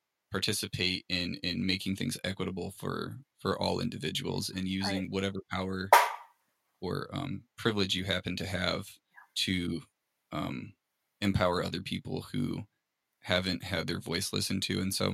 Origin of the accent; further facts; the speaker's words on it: Hartford, Connecticut, United States; You know, I grew up in Hartford, Connecticut, in a place that wasn't great.